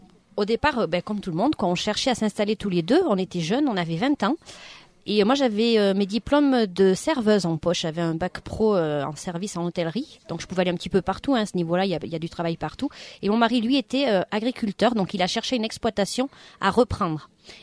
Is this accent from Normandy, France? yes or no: no; Auvergne-Rhône-Alpes, France; je venais juste du Cantal. Je suis Schotzeg à l'origine, donc j'ai atterri sur la commune d'Albary-le-Comtal. C'est pas très loin, c'est à une vingtaine de kilomètres par rapport à chez moi.